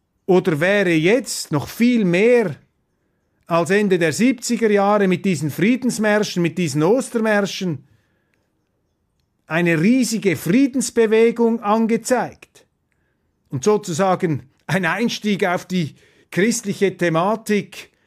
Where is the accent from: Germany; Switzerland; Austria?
Switzerland; Und als Schweizer in einem neutralen Land